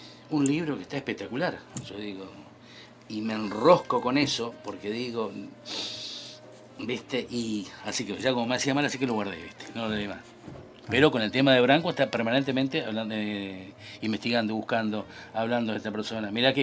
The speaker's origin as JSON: {"language": "Spanish", "country": "Argentina", "said": "nos dejan a nosotros como argentinos y como soldados que fuimos a la guerra"}